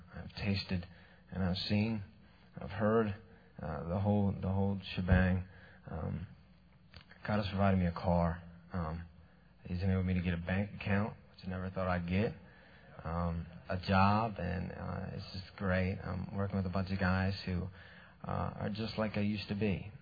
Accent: Baltimore, Maryland, United States; Originally, I'm from Baltimore. I'm 19 years old

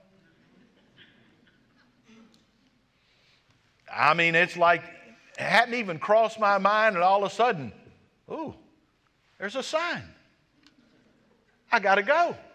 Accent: United States; We live in America. I'm American. I am too. I love this country.

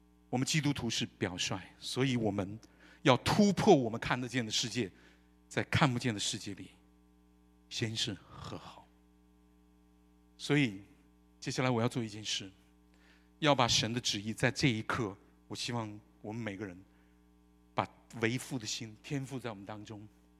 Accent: China; 我是来自中国的基督徒，我再说一遍，我是来自中国的基督徒。我是基督徒，才是我是中国。

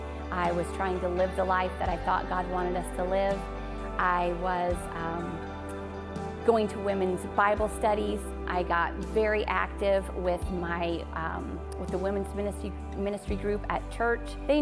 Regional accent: Illinois, United States; I grew up in Southern Illinois.

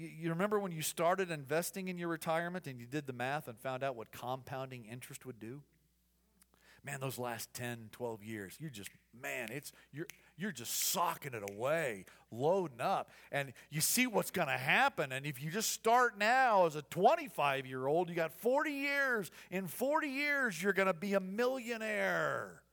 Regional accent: Midwest, United States; growing up in the Midwest, right, playing baseball in the Midwest, I can still smell it.

